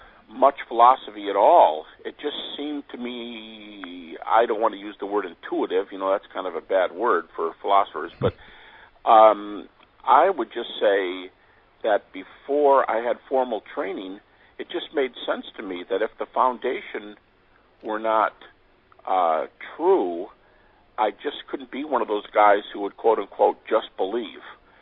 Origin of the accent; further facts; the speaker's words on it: Detroit, Michigan, United States; I was born and raised in Detroit, the Detroit, Michigan area, and I was raised in a Christian home